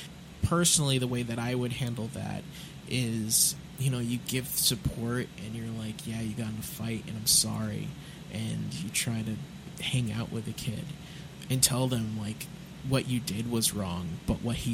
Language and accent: English; South Hadley, Massachusetts, United States; Yeah, I mean, I grew up in South Hadley.